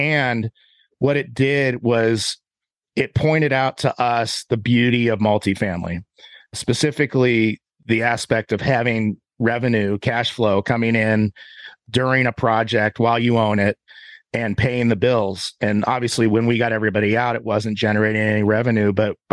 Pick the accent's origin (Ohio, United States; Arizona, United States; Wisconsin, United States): Ohio, United States; So I'm originally from Ohio. I have ties in Columbus. I have family in Cincinnati